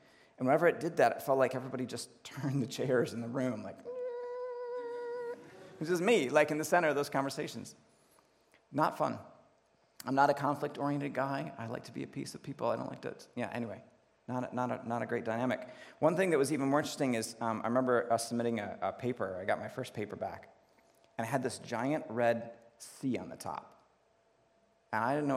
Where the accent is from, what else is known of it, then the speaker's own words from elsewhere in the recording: Grand Rapids, Michigan, United States; I grew up in the Grand Rapids area, and so coming to Ann Arbor was a bit of a culture shock. So Grand Rapids, west side of the state, it's pretty conservative, pretty homogenous, not a lot of diversity